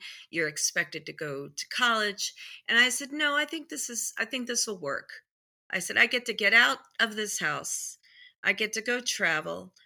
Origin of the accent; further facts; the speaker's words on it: United States; And I grew up on the Chesapeake Bay. My father always had a boat. So every weekend we would go sailing on the Chesapeake Bay.